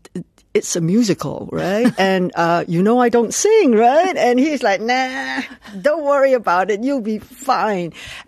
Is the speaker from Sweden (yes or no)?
no; Malaysia; English is a second language; now in London, United Kingdom; Because I come from Malaysia